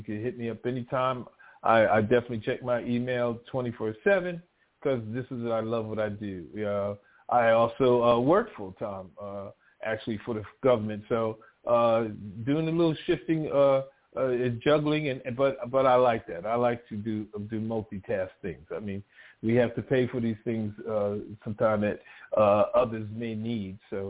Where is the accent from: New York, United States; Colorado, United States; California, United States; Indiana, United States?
New York, United States; moved away as an adult; I mean, I myself, I'm from Long Island, New York. I left New York and dating myself, 1978, and I joined the military.